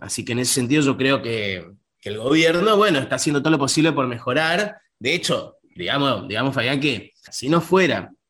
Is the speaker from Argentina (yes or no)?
yes; Argentina; como ciudadano argentino